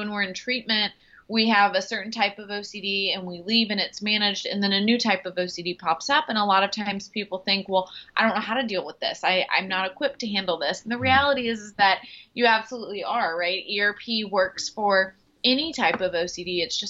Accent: Houston, Texas, United States; I grew up here in Houston. It's the largest medical center in the world

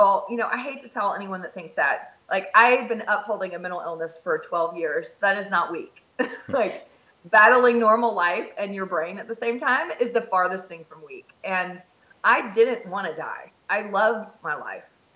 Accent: the South, United States; My dad is a minister and I grew up in the South.

